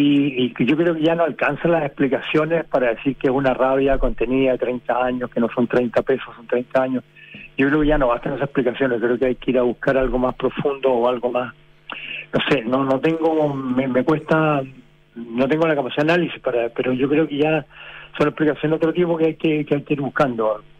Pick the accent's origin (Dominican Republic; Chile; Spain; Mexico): Chile; Santiago, Santiago Metropolitan Region; born there; Yo nací en el Hospital San Borja, que se demolió para hacer la remodelación San Borja, y que se dejó solamente la iglesia, esta iglesia neogótica